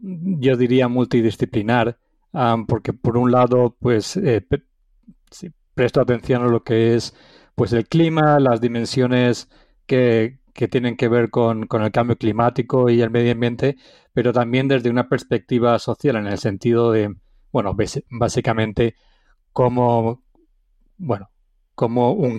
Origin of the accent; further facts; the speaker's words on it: Alicante, Valencian Community, Spain; Pues sí, yo soy originario de la ciudad de Alicante. Nací en Alicante. Mi padre es de La Mancha y mi madre es de la Vega Baja, que es de la zona sur de la provincia de Alicante.